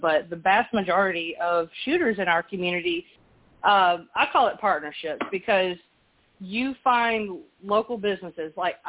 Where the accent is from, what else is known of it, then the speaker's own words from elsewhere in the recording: Mobile, Alabama, United States; I'm from Mobile.